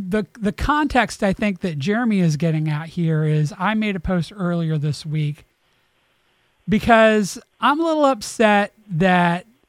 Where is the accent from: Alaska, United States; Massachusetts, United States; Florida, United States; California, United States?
Florida, United States; Tampa; I'm originally from Tampa.